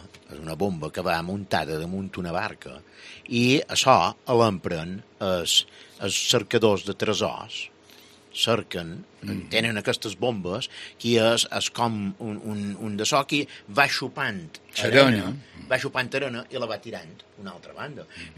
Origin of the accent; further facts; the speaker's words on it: Ciutadella, Balearic Islands, Spain; Quan un de Menorca me demana d'on ets, dic de Ciutadella